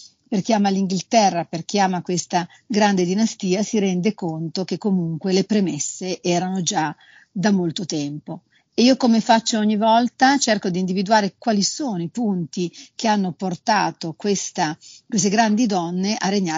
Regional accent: Liguria, Italy; io sono ligure

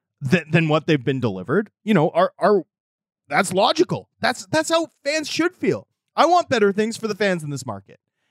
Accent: Vancouver, British Columbia, Canada; also born or lived in Toronto; I grew up in Vancouver, right? I grew up a Canucks fan, but I spent my 20s in Toronto

